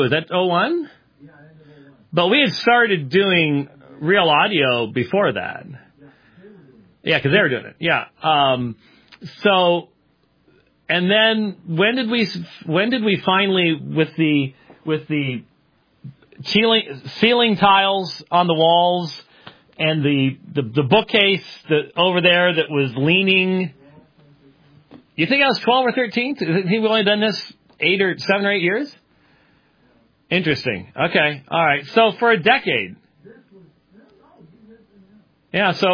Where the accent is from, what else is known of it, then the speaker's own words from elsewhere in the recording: Scotland, United Kingdom; because, you know, I'm Scottish.